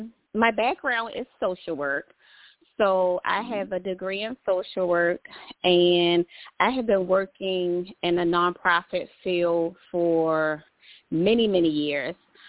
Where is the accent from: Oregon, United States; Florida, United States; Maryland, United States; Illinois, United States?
Maryland, United States; Baltimore; So I don't consider myself from the DMV. I am from Baltimore. I am from Baltimore County.